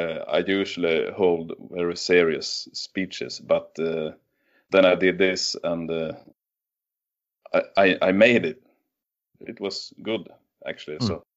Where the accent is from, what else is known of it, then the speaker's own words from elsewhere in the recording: northern Sweden, Sweden; now in West Sweden; I'm from Nestu, West Sweden, but originally I'm from the northern part of Sweden.